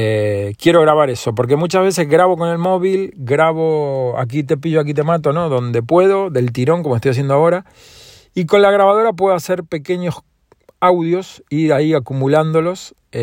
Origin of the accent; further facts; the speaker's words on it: Argentina; now in Spain; o como yo lleva más años vivido en España que en Argentina, y también soy español, aparte de argentino